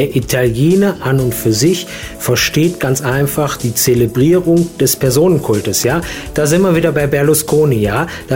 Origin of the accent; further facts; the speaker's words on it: Mainz, Rhineland-Palatinate, Germany; Ja, also ich als Mainzer kann ganz einfach sagen